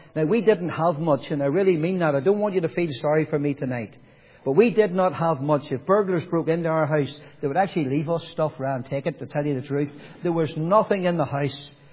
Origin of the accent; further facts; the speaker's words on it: Nottingham, East Midlands, United Kingdom; born there; I was born in Nottingham in England.